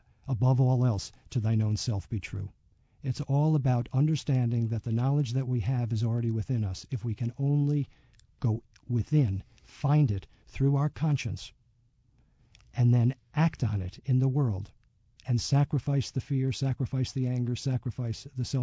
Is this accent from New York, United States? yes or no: yes; Albany, New York, United States; When I was a child growing up in Albany